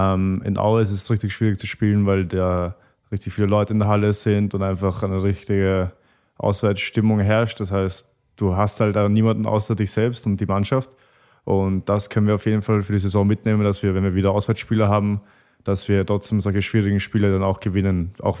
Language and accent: German; Vienna, Austria; now in Potsdam, Germany; ich komme ja aus Wien und Wien ist eine richtig schöne Stadt mit richtig viel History und Kultur einfach